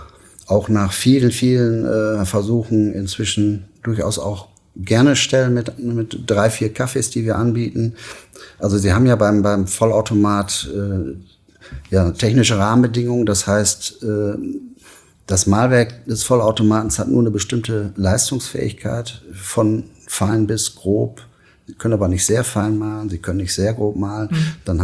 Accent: Münster, North Rhine-Westphalia, Germany; Ich bin Münsteraner und ja, ich liebe die Stadt

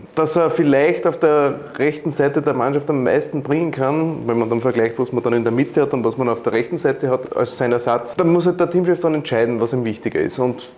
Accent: Austria

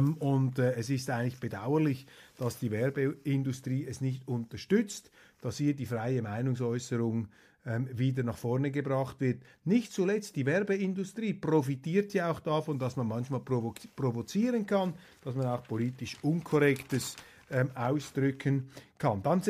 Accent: Switzerland; aber als Schweizer und 25% Deutscher haben wir hier ein akutes Alarmsystem

